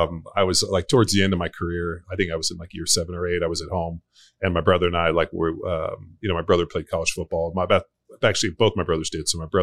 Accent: California, United States; it was definitely a very interesting place as a young player, because I grew up in California.

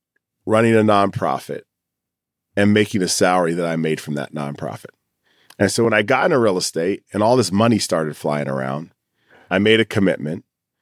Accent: New England, United States; And partly it was probably because I grew up in New England and I was a poor kid.

